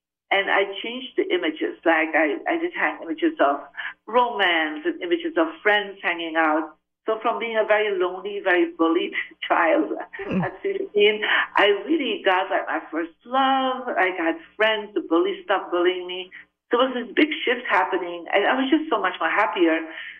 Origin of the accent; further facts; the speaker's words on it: Belgium; I'm originally from Belgium, so I'm a guest in the Asian culture. I come from a Catholic family